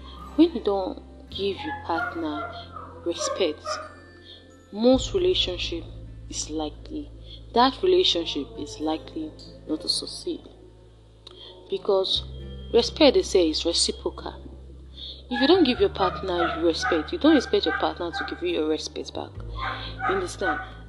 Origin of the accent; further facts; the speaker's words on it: Benin City, Edo, Nigeria; Okay, I'm a Benin girl. I'm from Nigeria, and my native name is